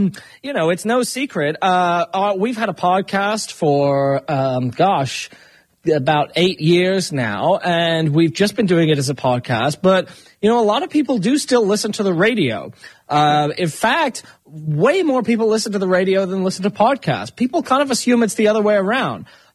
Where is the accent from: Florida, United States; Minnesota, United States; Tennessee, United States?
Florida, United States; Sarasota; because obviously I'm from Sarasota